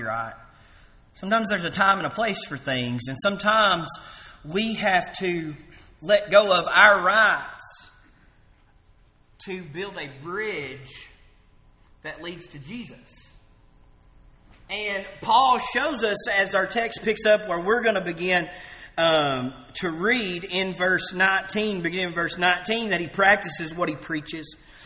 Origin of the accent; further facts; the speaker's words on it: the South, United States; accent: southern; I didn't even know I had a southern accent until I moved away from college.